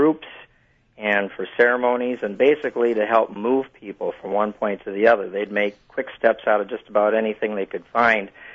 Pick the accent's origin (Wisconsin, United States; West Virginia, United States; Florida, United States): Wisconsin, United States; Brodhead; I grew up in Broadhead, Wisconsin, which is the hometown of the start